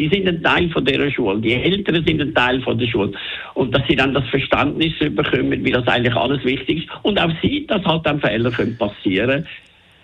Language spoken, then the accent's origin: German; St. Gallen, Switzerland; Ich meine, ich komme aus dem Toggenburg